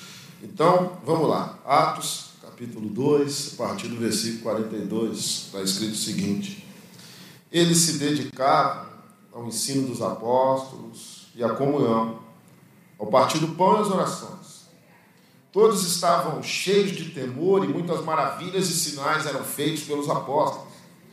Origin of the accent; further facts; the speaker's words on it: Belo Horizonte, Minas Gerais, Brazil; now in Rio de Janeiro, Brazil; Eu sou de Belo Horizonte, moro no Rio há pouco tempo